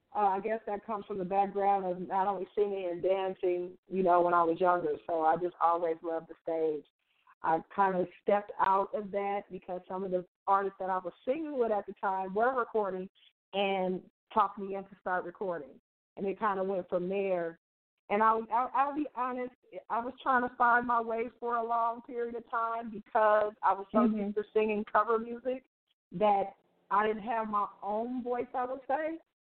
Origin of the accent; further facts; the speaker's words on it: Oakland, California, United States; Well, basically, I am from Oakland, California, the Bay Area.